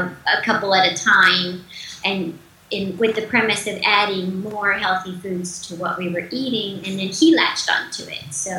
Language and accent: English; Texas, United States; We grew up in South Texas where there was comfort food of every manageable thing that wasn't healthy for us.